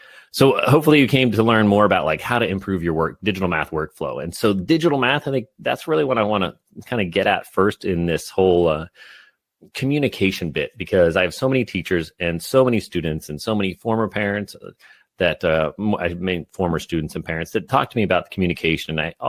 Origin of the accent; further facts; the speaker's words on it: West Virginia, United States; I grew up in West Virginia and then continued to move west after that.